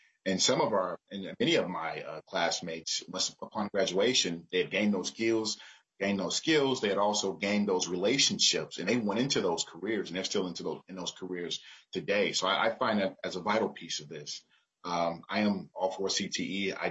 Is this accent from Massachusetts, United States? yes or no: no; Chicago, Illinois, United States; I grew up in Chicago and I went to a school.